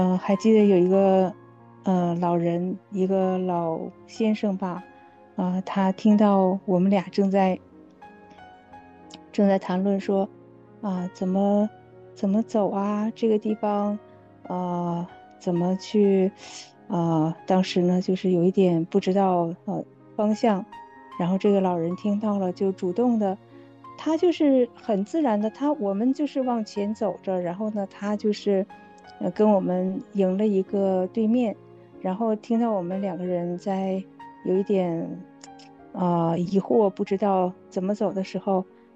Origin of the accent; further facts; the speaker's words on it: Harbin, Heilongjiang, China; 我们哈尔滨呢，因为我是土生土长的嘛